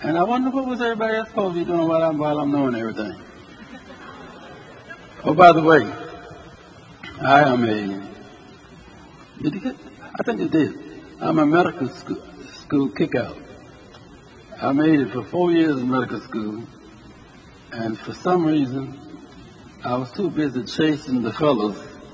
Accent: Birmingham, Alabama, United States; By the way, I'm from Birmingham, Alabama.

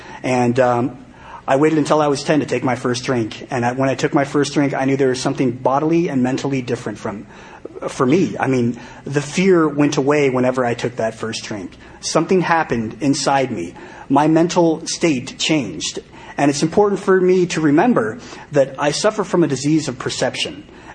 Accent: Denver, Colorado, United States; One particular school I went to when I was growing up in Denver, Colorado, it was apparently very uncool to ever be caught using the bathroom.

